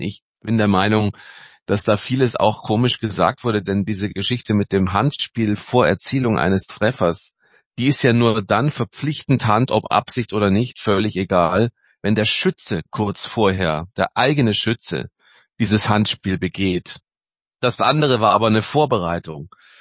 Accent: Munich, Bavaria, Germany; einfach nur mal um von außen kommend als Münchner zu sagen

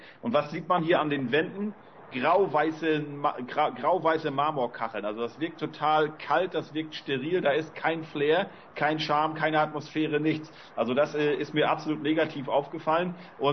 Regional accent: Germany; fragte mich, wo ich herkomme. Ich sage Deutschland

